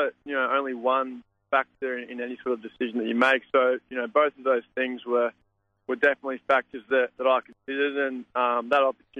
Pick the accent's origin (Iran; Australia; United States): Australia; South Australia; so I had no choice but to be back in my home state playing for, you know, a big club in South Australia